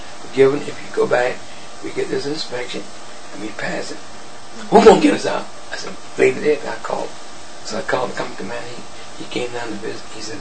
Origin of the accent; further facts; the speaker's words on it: Savannah, Georgia, United States; I said, yeah, I'm from Savannah, Georgia.